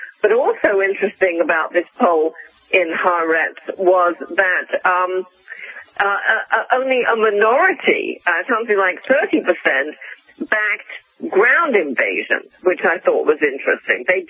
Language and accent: English; England, United Kingdom; now in United States; You know, we have our own rubbish in England, which I'm actually more addicted to.